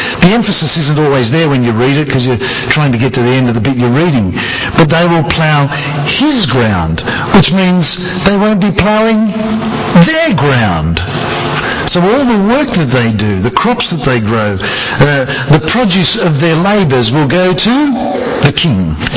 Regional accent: Australia; Now, I'm an Australian.

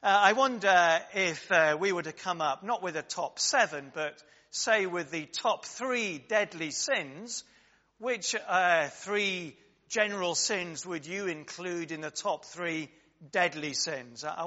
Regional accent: United Kingdom; It's our culture, that's what we do. That's just being British.

